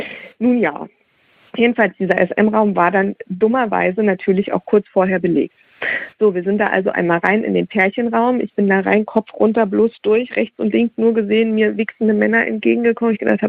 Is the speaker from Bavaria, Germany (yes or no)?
no; Hesse, Germany; Und ich komme aus Nordhessen